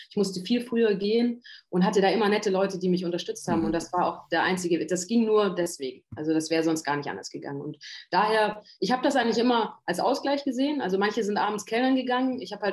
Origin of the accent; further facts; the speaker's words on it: Stuttgart, Baden-Württemberg, Germany; born there; alt, komme ursprünglich aus Stuttgart. Bin ein bisschen braun geworden, weil mein Vater aus Sri Lanka kommt und meine Mutter aber Deutsche ist. Wir sind auch in Stuttgart geboren, wir Kinder. Von daher spreche ich gutes Deutsch, sage ich immer.